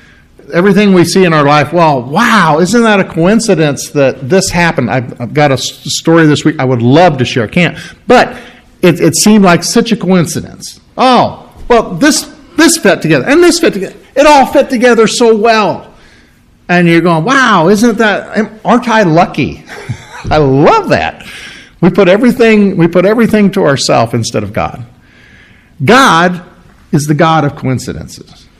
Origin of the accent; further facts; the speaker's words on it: Bonaparte, Iowa, United States; I tell people when I go to Iowa City, when we go to Minnesota or something, "Yeah, I'm from Bonaparte." "Bonaparte, where's that?" "Iowa, where's that?"